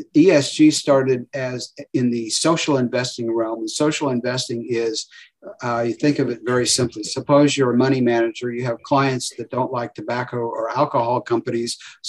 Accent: United States; I haven't shopped Amazon for years. I guess I'm too American.

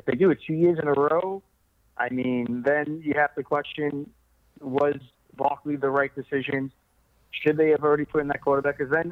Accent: Staten Island, New York, United States; now we're in my hometown of Staten Island.

